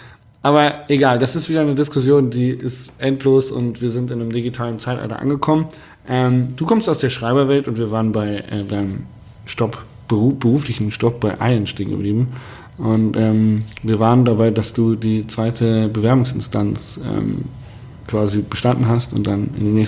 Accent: Hanover, Lower Saxony, Germany; Ich komme aus Hannover und ganz viele meiner Freunde aus Hannover, also auch Radsportfreunde, sind alle Surfer.

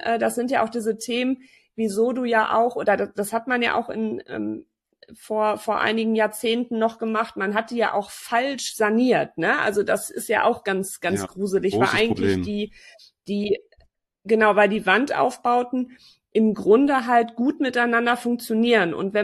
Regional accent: North Rhine-Westphalia, Germany; Bei uns im Sauerland sind die ja alle schwarz-weiß.

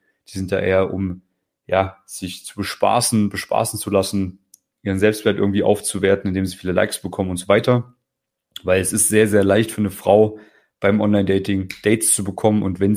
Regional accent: West Germany, Germany; Ich komme auch aus Westdeutschland, bin relativ, ja, wie sagt man, also ich bin auch nicht irgendwie super reich eingeboren. So, da wo ich geboren bin, das ist ein Kuhkaff

